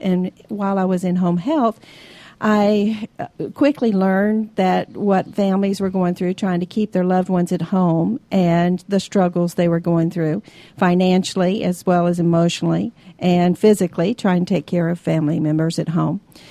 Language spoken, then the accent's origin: English; Tampa, Florida, United States; now in Atlanta, United States; Well, originally I'm from Tampa, Florida, but I've been in Atlanta for 40 years, so this is home.